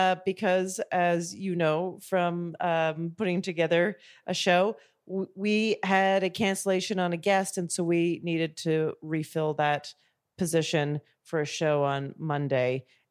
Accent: Calgary, Alberta, Canada; growing up in Calgary, nice place to grow up near the mountains on the west side of the country.

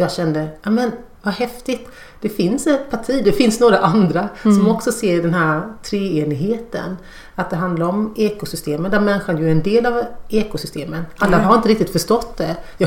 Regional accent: Hårda, Småland, Sweden; also born or lived in Malmö; Jag föddes visserligen i Malmö, men bara när jag var något år så flyttade vi till Småland, till en by, till ett litet samhälle som heter Hårda. Och från den byn kommer min släkt på min mammas sida sedan århundraden tillbaka.

